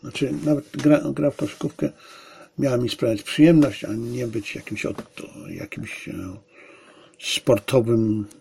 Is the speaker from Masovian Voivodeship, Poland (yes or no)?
no; Zabrze, Silesian Voivodeship, Poland; urodziłem się w Zabrzu, wychowałem się w Zabrzu. Moja szkoła była rzut beretem od stadionu Górnika Zabrze